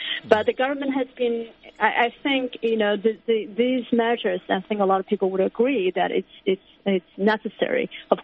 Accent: Hubei, China; English is a second language; I came from Hubei province, right? That's my hometown.

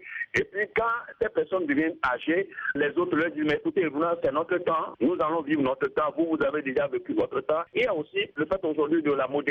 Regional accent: Togo; Chez nous, au Togo, il n'y a pas de structure valable

